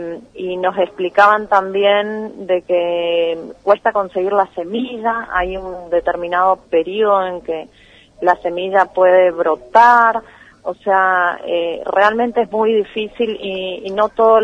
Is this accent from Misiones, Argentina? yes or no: yes; Puerto Iguazú, Misiones, Argentina; O sea que nosotros somos parte de Iguazú, nacimos acá y vivimos acá toda la vida